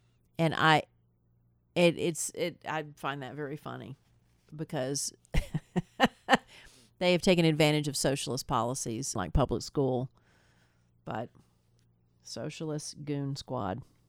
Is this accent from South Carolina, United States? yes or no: no; Tennessee, United States; I certainly did, but I grew up in Tennessee, and there's no coast. There's no coast. I mean, there's lakes.